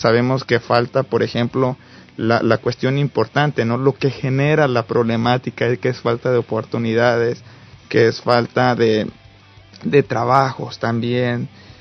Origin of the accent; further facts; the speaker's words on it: Mexico; now in El Salvador; los mexicanos, en verdad, yo aquí, cuando yo llegué, los del Salvador se han portado súper bien conmigo